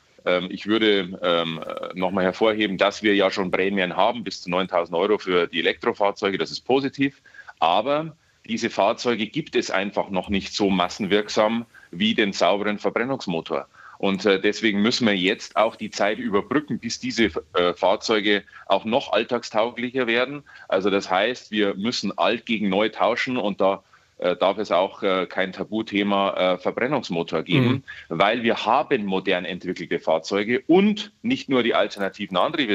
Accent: Germany; wir müssen uns als Deutsche schon auch auf unsere Kernqualitäten und unsere Kräfte konzentrieren

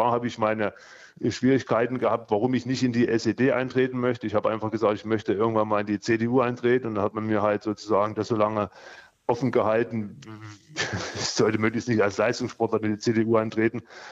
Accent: Leipzig, Saxony, Germany; ich spreche jetzt mal von meiner Heimatstadt Leipzig

